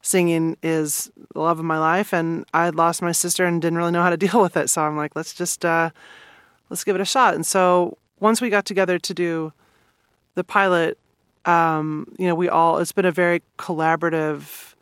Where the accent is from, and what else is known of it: Manhattan, Kansas, United States; born or raised there